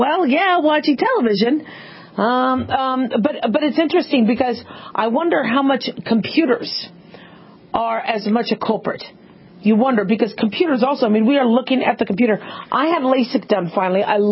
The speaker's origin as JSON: {"language": "English", "town": "Phoenix", "region": "Arizona", "country": "United States", "tie": "born or raised there", "said": "And, you know, I grew up in Phoenix, so it was really, really hot."}